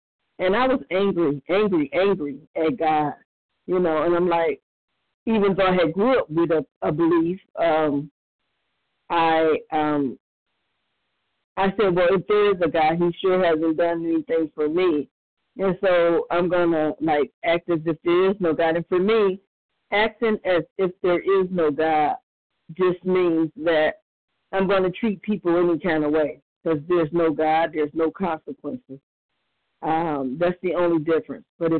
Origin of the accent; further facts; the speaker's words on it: Cleveland, Ohio, United States; I'm from Cleveland, Ohio. Really grateful to be here.